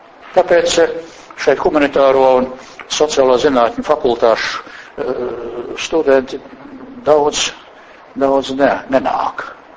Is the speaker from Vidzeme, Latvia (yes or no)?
yes; Vidzeme, Latvia; vismaz man tur tādī manā dzimtajā pusē augšā, ziemeļvidzemē